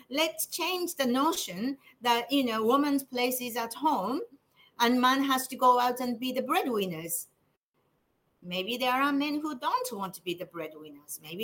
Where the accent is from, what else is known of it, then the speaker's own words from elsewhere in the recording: Japan; I'm from Japan, and my country has had a good economic growth in the past